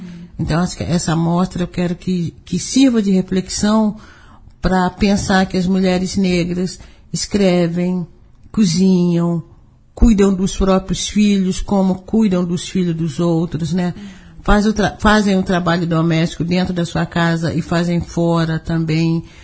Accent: Belo Horizonte, Minas Gerais, Brazil; eu nasci e criei numa favela em Belo Horizonte.

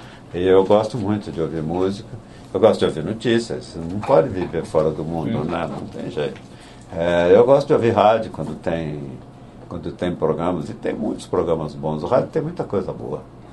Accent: Itumirim, Minas Gerais, Brazil; born there; also born or lived in Lavras / Belo Horizonte / Brasília / Ribeirão Preto; Eu nasci em Itumirim, uma cidade que tem mais ou menos 4, 5 mil habitantes. Passei por Itumirim, por Lavras, por Belo Horizonte, rapidamente por Brasília e Ribeirão Preto, São Paulo e Rio. E trabalhei nesses lugares todos.

